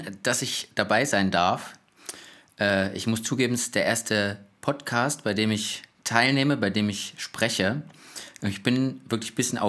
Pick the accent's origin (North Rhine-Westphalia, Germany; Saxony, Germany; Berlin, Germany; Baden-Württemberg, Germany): Saxony, Germany; born there; now in Hamburg, Germany; Also, geboren bin ich im Erzgebirge. Das ist jetzt im Moment ganz schön weit weg von dem Ort, wo ich gerade wohne, nämlich Hamburg.